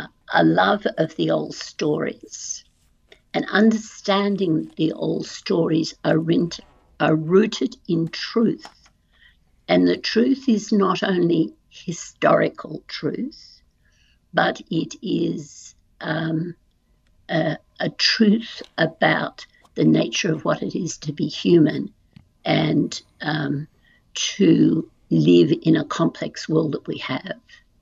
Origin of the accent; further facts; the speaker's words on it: Australia; I am a mature woman. I'm an Australian.